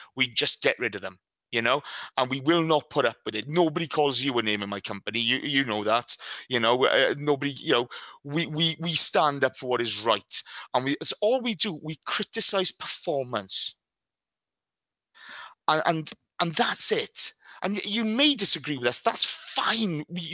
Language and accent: English; Wales, United Kingdom; Yeah, I'm a middle-aged white guy. Yeah, I'm Welsh.